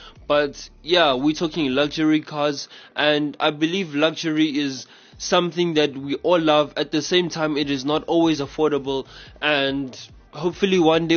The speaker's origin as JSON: {"language": "English", "country": "South Africa", "accent": "English South African", "said": "usually I sometimes use my South African accent, you know, my English South African accent"}